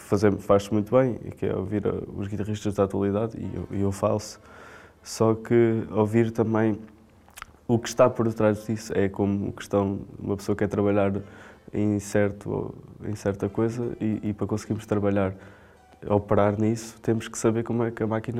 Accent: Coimbra, Centro, Portugal; eu primeiro sou de Coimbra, não é?

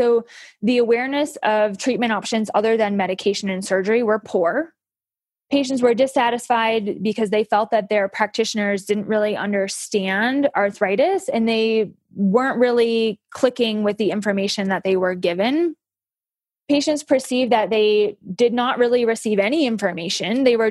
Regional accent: Midwest, United States; So like Kylie said, I'm a transplant from the Midwest. I've lived in the Midwest all my life. We moved here just for more adventure, honestly.

